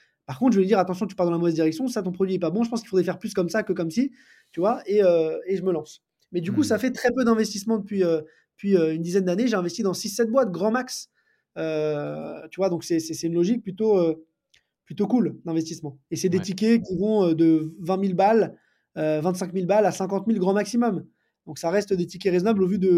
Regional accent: Paris, Île-de-France, France; je suis parisien, né à Paris, j'ai grandi à Paris.

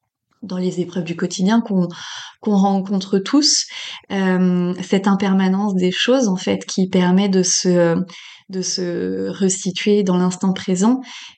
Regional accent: Paris, Île-de-France, France; j'ai 45 ans bientôt, d'ici un mois. Je suis parisienne depuis toujours, tombée dedans quand j'étais petite

